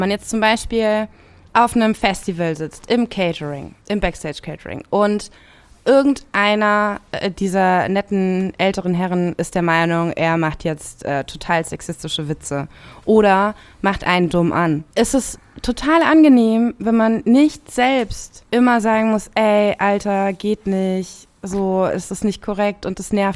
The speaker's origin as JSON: {"language": "German", "region": "Rhineland-Palatinate", "country": "Germany", "tie": "born or raised there", "said": "Aber ich bin in der Pfalz groß geworden."}